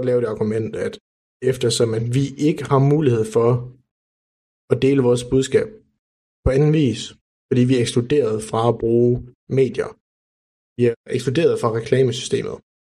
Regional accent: Aalborg, North Denmark Region, Denmark; i Aalborg, hvor jeg voksede op

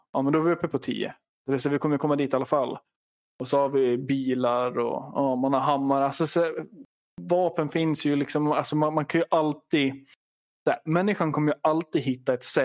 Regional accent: Sweden; hur kan jag som svensk, hur kan jag som människa

